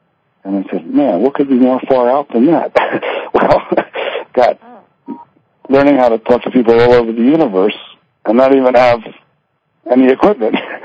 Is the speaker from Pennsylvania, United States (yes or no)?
yes; Philadelphia, Pennsylvania, United States; And I grew up in Philadelphia, and I was kind of a nerdy guy